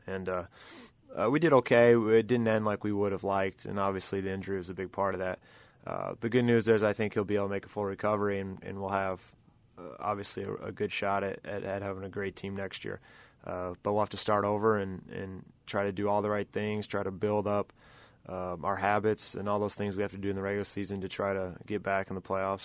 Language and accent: English; Iowa, United States; I grew up in Iowa. We have tornadoes occasionally.